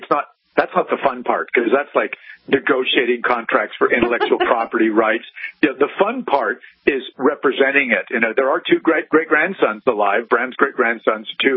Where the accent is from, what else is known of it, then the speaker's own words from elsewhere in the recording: Montreal, Quebec, Canada; Oh, yeah, a little embarrassed to say it, okay, but growing up in Montreal